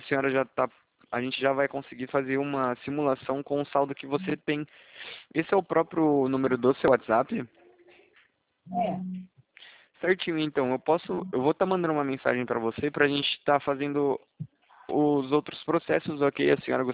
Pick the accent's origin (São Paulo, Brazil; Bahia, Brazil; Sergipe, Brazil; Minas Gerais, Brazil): São Paulo, Brazil; Valinhos; eu sou do interior de São Paulo.